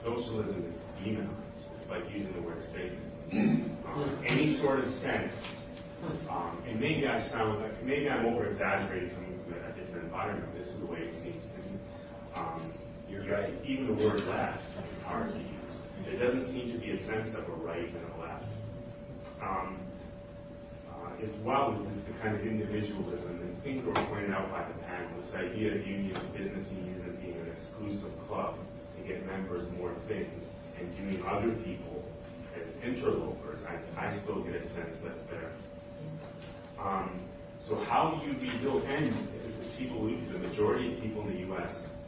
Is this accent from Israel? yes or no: no; Canada; now in United States; I should start by saying I'm new to the U.S. I came from Canada, so I'm still trying to feel my way around.